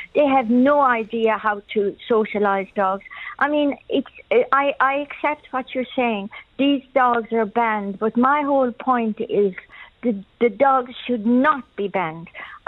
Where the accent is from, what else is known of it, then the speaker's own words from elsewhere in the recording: Munster, Ireland; I grew up in County Clare in Cracklow with dogs.